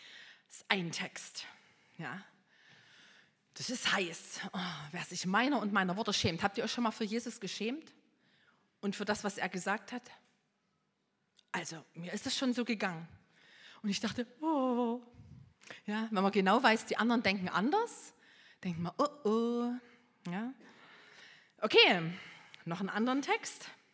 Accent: East Germany, Germany; ich habe mit 16 Jahren so richtig zu Jesus gefunden und ich bin in der DDR aufgewachsen. Ich hatte eine Jugendweihe gemacht, ich war in der FDJ

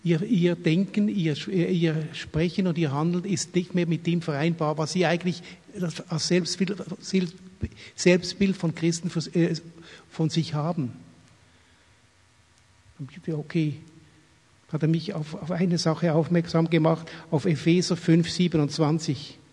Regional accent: Switzerland; now in Langen, Germany; ich bin Schweizer, vielleicht hört man das, aber wir leben seit 30 Jahren oder 32 Jahren in Deutschland. Wir kommen aus der Gegend von Frankfurt. Wir leben zwischen Frankfurt und Darmstadt in Langen, dort, wo die Flugsicherung ist.

